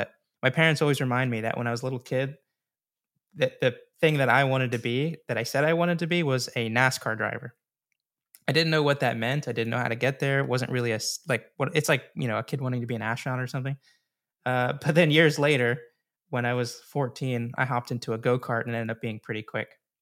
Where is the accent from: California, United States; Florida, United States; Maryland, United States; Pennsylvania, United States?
Maryland, United States; Baltimore; I grew up in Baltimore, Maryland, which is, you know, near Washington, D.C. area, East Coast, U.S.